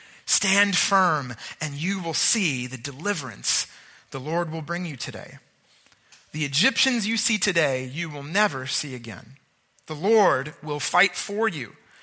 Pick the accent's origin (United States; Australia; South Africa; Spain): Spain; my favorite song growing up in Batel in Spain was a song that was this song.